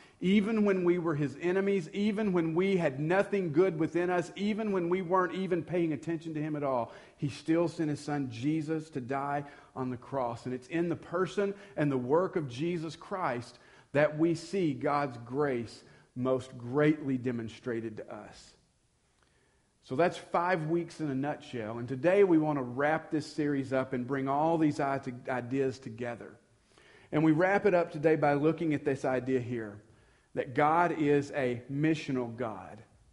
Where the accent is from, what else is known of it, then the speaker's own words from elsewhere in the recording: Arkansas, United States; I'm from Arkansas.